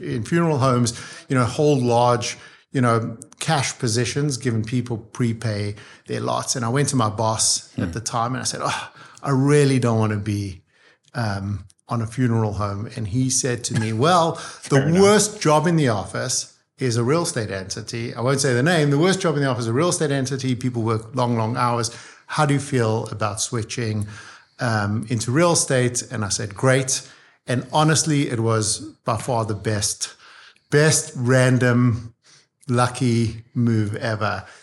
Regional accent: South Africa; moved away as an adult; now in Canada; So as you said, I'm South African. I moved to Canada when I was just under 19 years old. And my parents wanted to leave South Africa

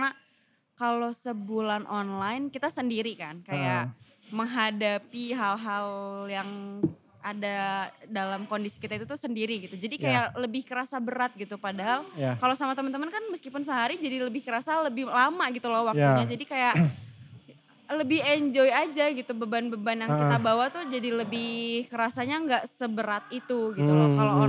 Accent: Bandung, West Java, Indonesia; Aku Bandung, aku asal Bandung. Asli sini ya pokoknya Bandung tuh.

